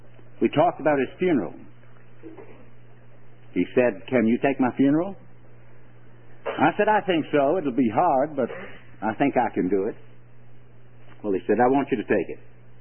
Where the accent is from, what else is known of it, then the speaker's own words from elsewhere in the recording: Richmond, Virginia, United States; Did I tell you Richmond is my hometown? Richmond, Virginia.